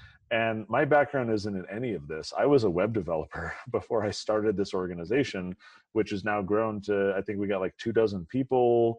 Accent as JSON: {"language": "English", "town": "San Diego", "region": "California", "country": "United States", "tie": "born or raised there", "also_born_or_lived": "Utah", "said": "I went to school here in Utah, Brigham Young University. I grew up in San Diego."}